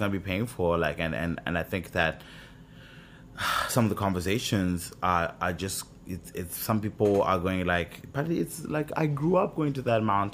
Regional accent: Zimbabwe; I'm African. I'm from Zimbabwe, right? I grew up in Zimbabwe, born and raised.

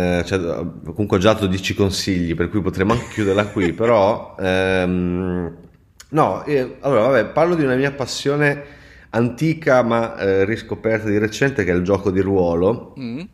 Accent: Longastrino, Emilia-Romagna, Italy; lui non era del mio paese, cioè non era di Longestrino, ma era il nipote della mia vicina

